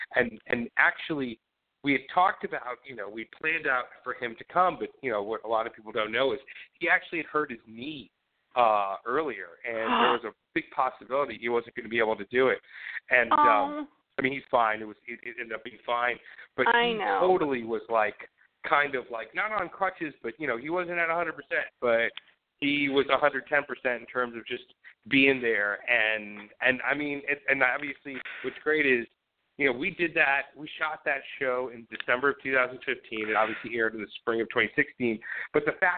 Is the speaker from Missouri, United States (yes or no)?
yes; St. Louis, Missouri, United States; I grew up in St. Louis, I used to go to Chicago every summer